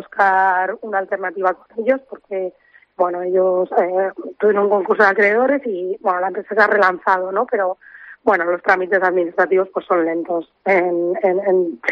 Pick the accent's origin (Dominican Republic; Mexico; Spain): Spain; Tinajas, Castilla-La Mancha; los tres socios que formamos parte de esta iniciativa somos de Tinajas, que es un pueblo que está como a 10 kilómetros de Olmeda de la Cuesta.